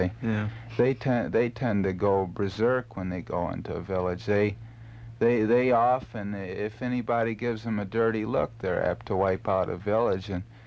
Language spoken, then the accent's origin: English; New York, United States; Upstate New York.